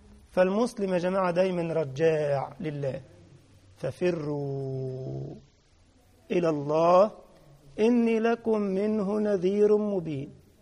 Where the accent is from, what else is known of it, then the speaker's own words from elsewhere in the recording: Egypt; مش عندكم انتوا الكنكة دي، انتوا عالم يا عم الحاج، شغالين بالغليات دلوقتي والكهرباء الكتريك، انما احنا عندنا في الريف حاجة اسمها الكنكة